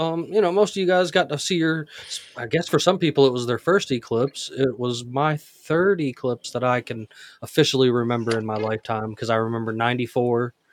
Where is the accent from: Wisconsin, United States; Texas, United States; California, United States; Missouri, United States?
Missouri, United States; born there; but I know I was born on Whiteman Air Force Base, which is the origin of the stealth fighters and also the housing place of them.